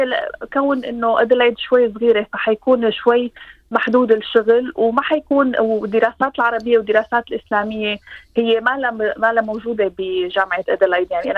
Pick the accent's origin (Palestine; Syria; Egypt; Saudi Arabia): Syria; moved away as an adult; now in Adelaide, Australia; القصة ابتدت بعام 2013، جيت انا من سوريا كطالبة انترناشنال لأعمل دراسات الماجستير بكلية العمارة بجامعة أدلايد